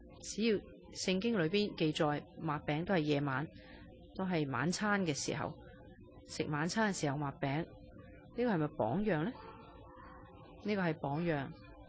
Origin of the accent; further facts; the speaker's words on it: China; 讲笑咩？我们中国人不讲大话还可以生存咩？